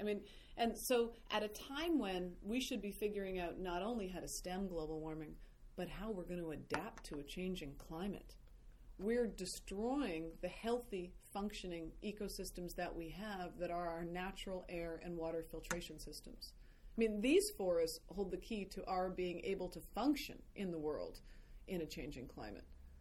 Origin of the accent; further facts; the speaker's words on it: Canada; it just seemed so, you know, crazy to me as a Canadian and an environmentalist